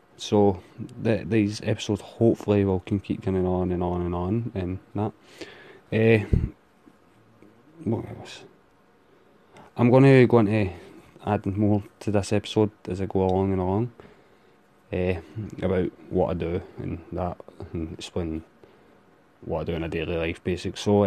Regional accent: Scotland, United Kingdom; So I'm from Scotland. I don't know if I pointed that out in the last episode. I am from Scotland. So my accent and some of the phrases I say will sound weird.

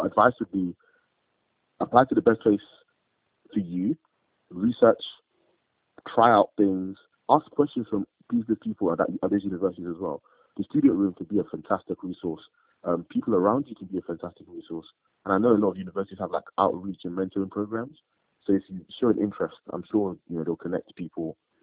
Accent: Nigeria; I grew up in Nigeria, and I saw potential go to waste for simply lack of resources.

